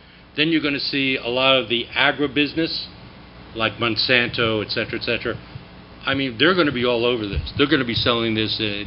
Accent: New Hampshire, United States

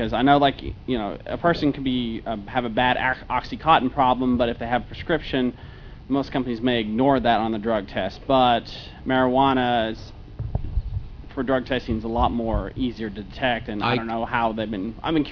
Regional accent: Tennessee, United States; like I'm from Tennessee, which means we're probably second to last to get medical marijuana.

